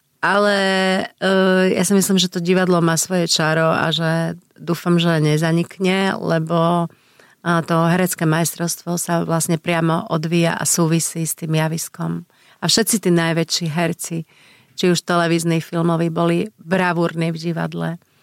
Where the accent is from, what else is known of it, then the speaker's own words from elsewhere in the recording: Košice, Košice Region, Slovakia; Ja pochádzam z Košíc, som z Košičanka a po skončení VŽMu sme chceli zostať v Bratislave.